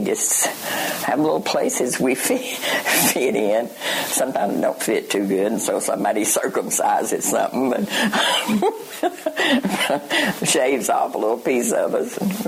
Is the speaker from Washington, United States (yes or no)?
no; Tennessee, United States; I'm from East Tennessee. I don't worry about it. It's not a problem, you know. We talk like we talk.